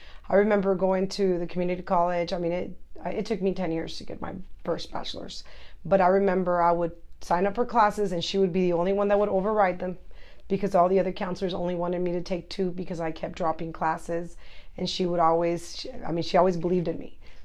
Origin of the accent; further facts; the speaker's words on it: Houston, Texas, United States; I grew up in the Houston area, and I remember my first 2 years of high school.